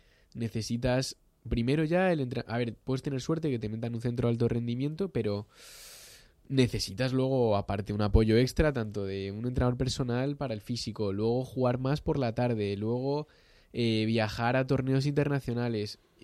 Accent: Castilla-La Mancha, Spain; Pues yo juego al frontón en mi pueblo. Tengo dos pueblos, los dos en Guadalajara, y jugaba ahí.

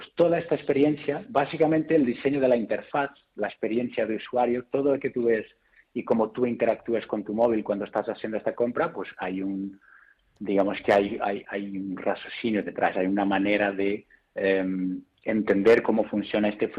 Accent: Portugal; Spanish is a second language; moved away as an adult; now in Spain; Yo soy portugués, portugués. Llevo muchos años ya en España, cerca de 10 años ya. Así que casi me considero un poco español, sí.

